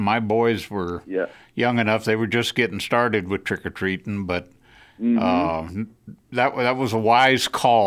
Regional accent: Texas, United States; I grew up in Texas hunting.

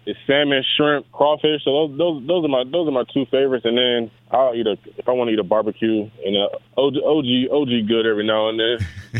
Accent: Alabama, United States; now in Kansas City, United States; I'm from Alabama, but I moved out here to Kansas City

